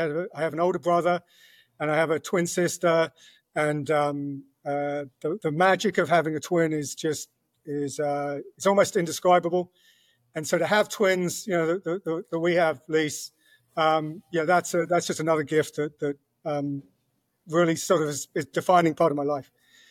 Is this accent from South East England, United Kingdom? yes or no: yes; South East England, United Kingdom; moved away as an adult; now in United States; But my youth, I grew up, I was born just south of London. I lived there till I was about 12. And like every English kid